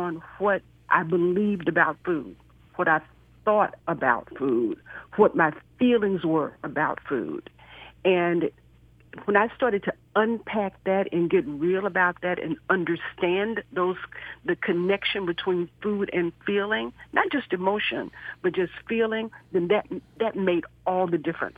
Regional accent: Marshall, Texas, United States; I'm from the country, little country town in East Texas, Marshall, Texas.

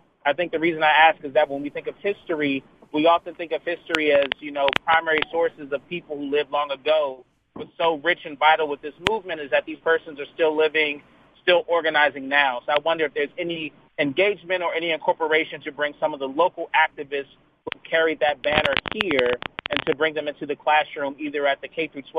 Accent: Washington, District of Columbia, United States; born and raised in Washington, D.C., went to public school my entire life.

